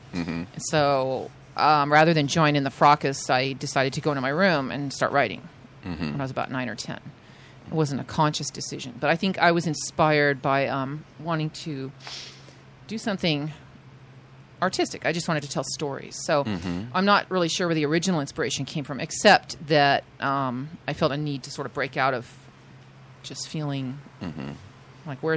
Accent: Apple Valley, California, United States; I grew up in Apple Valley, actually.

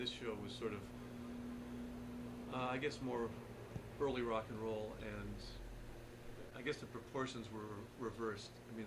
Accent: California, United States; I grew up in the Bay Area, so the people I grew up with were on Top 40 stations then, like Tom Donahue and Bob Mitchell at KYA

